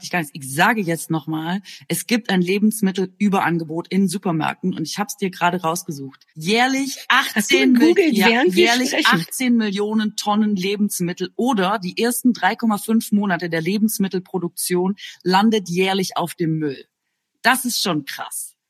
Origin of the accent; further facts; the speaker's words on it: Baden-Württemberg, Germany; als Schwäbin